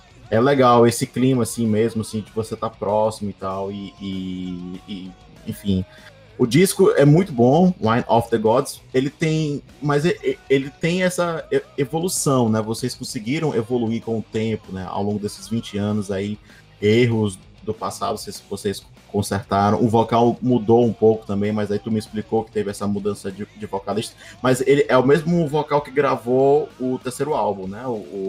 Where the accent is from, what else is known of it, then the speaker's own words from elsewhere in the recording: Fortaleza, Ceará, Brazil; mas como eu sou de Fortaleza, infelizmente lamento muito não poder estar presente.